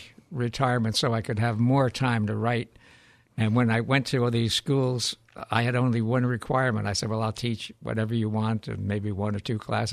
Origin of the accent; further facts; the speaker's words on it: Brooklyn, New York, United States; As I said, I grew up in Brooklyn